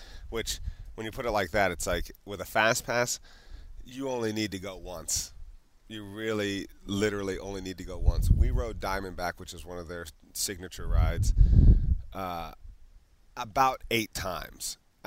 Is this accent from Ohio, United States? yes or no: yes; Cincinnati, Ohio, United States; born there; And I was born in Cincinnati, and that's where it's at, so it's kind of hard for me to say.